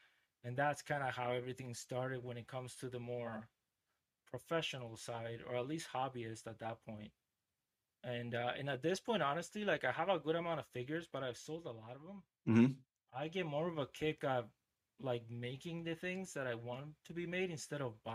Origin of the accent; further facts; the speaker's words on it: Chile; English is a second language; now in United States; Yeah, so I was born in Chile in South America. I lived there until 2001, and then I moved to the U.S. Basically, I moved to Charleston, which is in South Carolina. I didn't know any English whatsoever